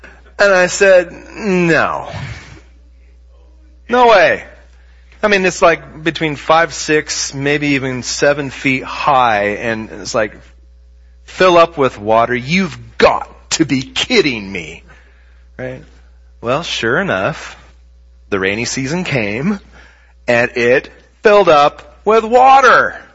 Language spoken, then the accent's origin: English; Oregon, United States; Now, I was from Oregon, and I guess we have drainage ponds there, but I don't know that I knew anybody who'd had one in their backyard.